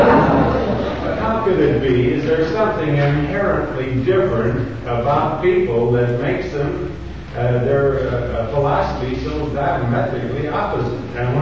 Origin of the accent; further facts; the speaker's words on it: Minnesota, United States; I come from Minnesota, and I went through high school.